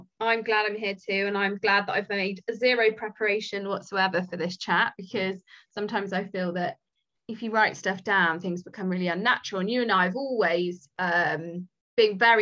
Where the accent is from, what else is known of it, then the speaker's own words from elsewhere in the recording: Bristol, South West England, United Kingdom; accent: West Country; And you will be surprised that I'm not a Geordie or a person from Middlesbrough, whatever you class yourself as, Carla. I'm coming at you from Bristol.